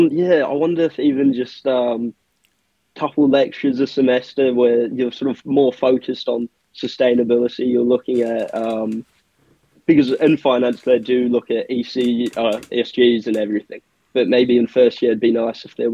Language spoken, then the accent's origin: English; Wellington, New Zealand; now in Dunedin, New Zealand; It's hard for me to sort of compare it to anything because it kind of just feels a bit bog standard, but I don't know. I enjoyed my childhood.